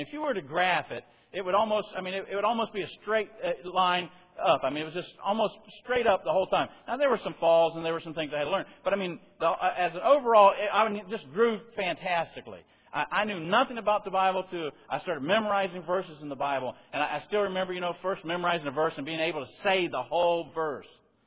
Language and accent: English; South Carolina, United States; In fact, I'm from South Carolina, and you would kind of peg my father's family and my mother's family